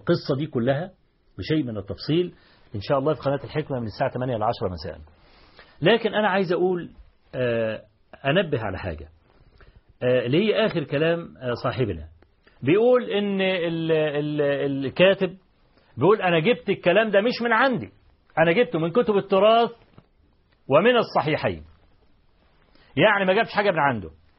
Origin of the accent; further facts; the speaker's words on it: Egypt; احنا كمصريين عارفين ابو لمعة الاصلي